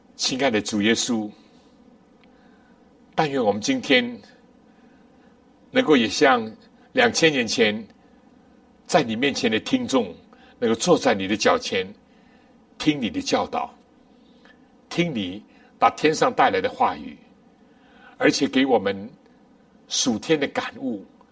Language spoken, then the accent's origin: Chinese; China; 我们中国人不难理解，我们小的时候什么咸蛋啊